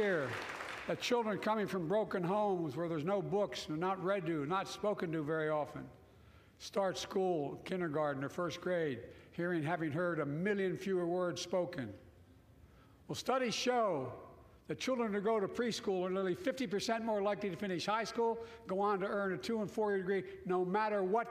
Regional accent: Delaware, United States; I come from Delaware.

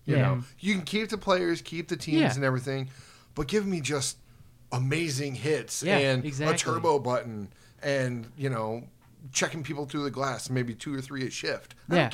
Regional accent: St. Louis, Missouri, United States; Honestly, even growing up in St. Louis, no, I didn't.

